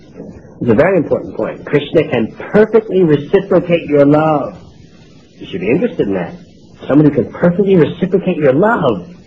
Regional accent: New York, United States; When I was young, I used to, growing up in New York, I used to always go to all the best concerts.

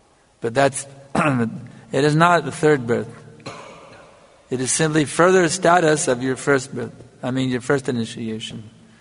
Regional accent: United States; now in Fiji; I know when I grew up in America, they had a, for getting a driver's license, there is a preliminary license

